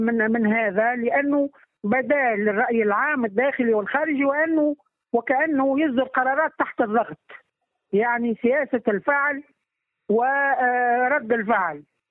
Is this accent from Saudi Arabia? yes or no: no; Tunisia; وتستنزفنا نحن كتونسيين.